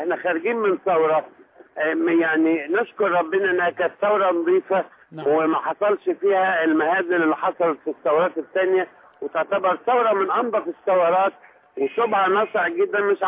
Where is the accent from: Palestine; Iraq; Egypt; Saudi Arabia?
Egypt; ان احنا مصريين.